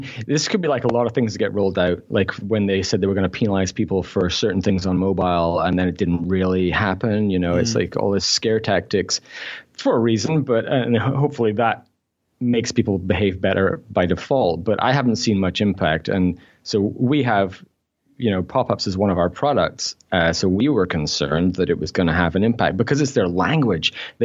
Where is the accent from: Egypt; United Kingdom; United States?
United Kingdom; Scotland; also born or lived in North East England; But yeah, so technically a Geordie, but I grew up in Scotland.